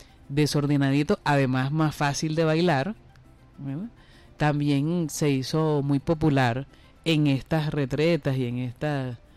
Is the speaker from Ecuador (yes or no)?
no; Caracas, Capital District, Venezuela; Yo también soy caraqueña.